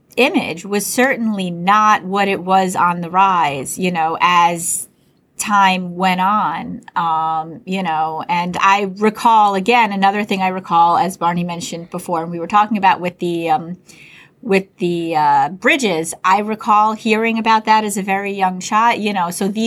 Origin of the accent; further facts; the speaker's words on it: Syosset, New York, United States; now in Levittown, United States; I mean, I grew up in Syosset, and I live in Levittown now.